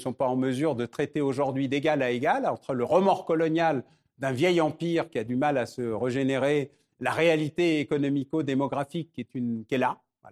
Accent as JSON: {"language": "French", "country": "France", "said": "Vous êtes français, je suis français"}